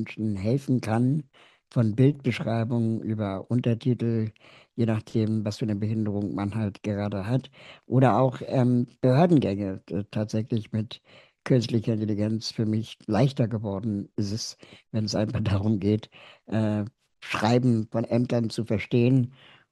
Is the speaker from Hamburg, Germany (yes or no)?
no; Berlin, Germany; ich bin aus Berlin